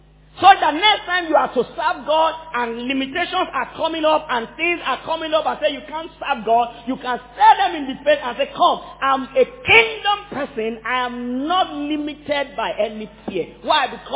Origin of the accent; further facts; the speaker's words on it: Nigeria; At least I'm a Nigerian. I'm not really afraid of what my fear is, what Nigeria as a nation can do to me.